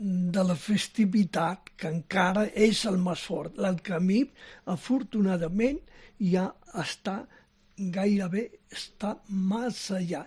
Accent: Galicia, Spain; jo sóc gallec

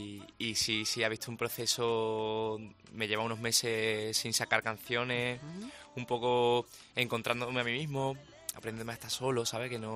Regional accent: Huelva, Andalusia, Spain; Vengo del flamenco, soy de Huelva, soy sureño, y abro la boca y se me nota, ¿no?

